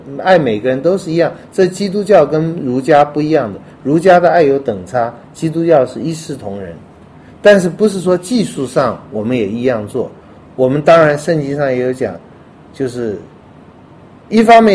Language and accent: Chinese; Taiwan; 我是台湾的，来到任何一个国家都是比较哎呦，语言也不通啊